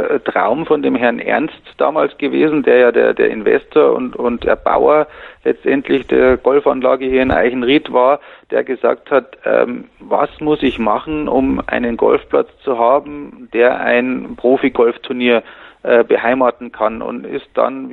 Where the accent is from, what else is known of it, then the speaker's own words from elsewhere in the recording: Erding, Bavaria, Germany; Ich bin nämlich Erdinger und ich bin in Erding-Grünbach groß geworden, dem Nachbarclub quasi